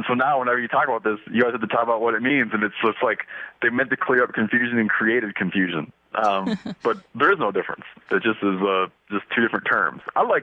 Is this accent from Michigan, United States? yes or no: yes; Michigan, United States; born there; also born or lived in Montana; I was born in one of the few states that, I was born in Michigan, you know, one of the few states that never had a historic population of buffalo or American bison. And I started getting interested when I moved to Montana.